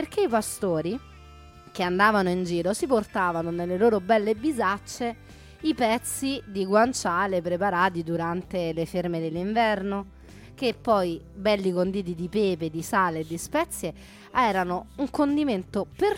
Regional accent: Rome, Lazio, Italy; accent: Roman; ma che poi a Roma, come il mio dialetto strascicato dichiara, diventa anche matriciana

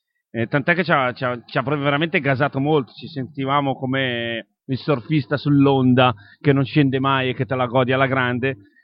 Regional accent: Lombardy, Italy; Per noi che veniamo dalla Lombardia è sempre una manna dal cielo.

